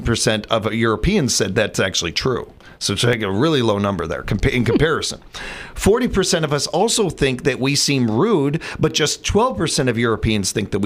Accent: Chicago, Illinois, United States; I know this as a Chicagoan.

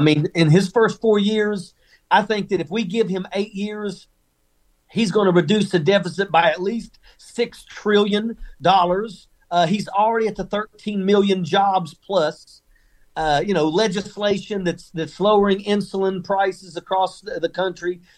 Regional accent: West Virginia, United States; You know, I come from West Virginia. There was a time when West Virginia was a strong, proud Democrat state.

